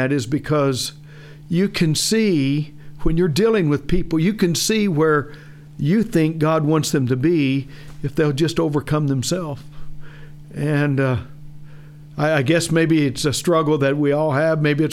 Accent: Midwest, United States; Me, I was raised in the Midwest.

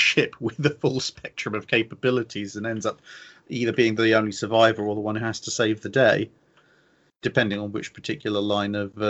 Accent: United Kingdom; And then, well, to be honest, we're British.

